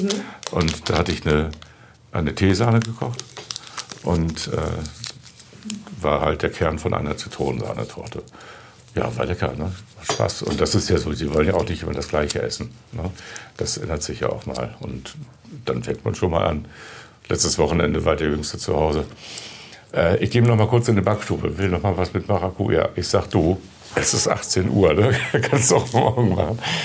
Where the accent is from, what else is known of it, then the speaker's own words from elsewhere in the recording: Hildesheim, Lower Saxony, Germany; ich bin sehr behütet aufgewachsen in Hildesheim. Auf dem katholischen Junggymnasium.